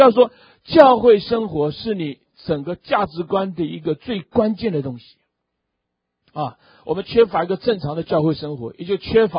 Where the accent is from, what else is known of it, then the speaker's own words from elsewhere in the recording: Taiwan; 大家知道这个，我在台湾长大的啊